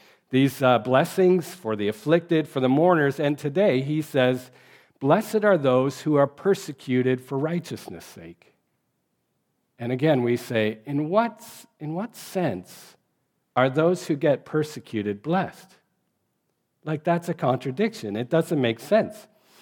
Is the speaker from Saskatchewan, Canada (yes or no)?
yes; Saskatchewan, Canada; especially because I'm from Saskatchewan, right? There's no traffic there, right?